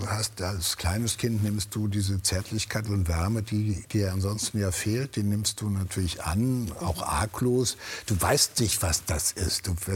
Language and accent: German; Eller, North Rhine-Westphalia, Germany; born there; Insofern ist Eller mein Geburtsort.